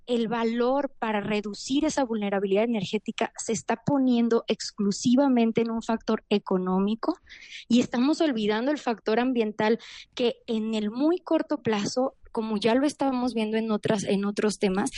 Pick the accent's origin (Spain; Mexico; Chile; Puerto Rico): Mexico; y ese es un valor que como mexicanos queremos propiciar.